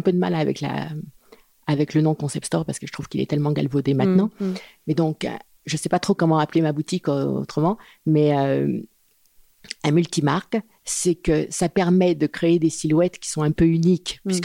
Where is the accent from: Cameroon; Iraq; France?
France; Paris, Île-de-France; moved away as an adult; now in Venasque, France; Je suis née dans le 15e. Et j'ai quitté Paris il y a 7 ans pour vivre avec mon mari dans un tout petit village de Provence qui s'appelle Venasque, qui est entre Gordes et Carpentras.